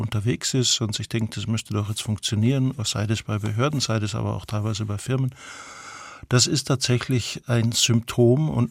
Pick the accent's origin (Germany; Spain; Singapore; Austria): Austria; ich würde nicht als Österreicher sagen